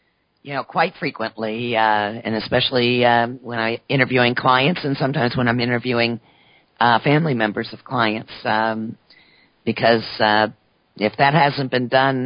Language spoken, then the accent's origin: English; New Orleans, Louisiana, United States; I mean, I come from New Orleans. I mean, I grew up with Creole.